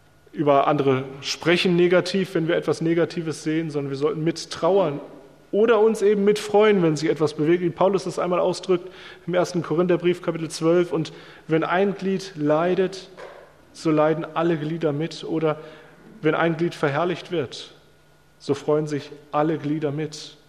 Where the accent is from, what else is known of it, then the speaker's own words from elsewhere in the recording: Rhineland-Palatinate, Germany; mit hier dem bayerischen Ort oder Traunreuth oder mit der Pfalz, wo ich herkomme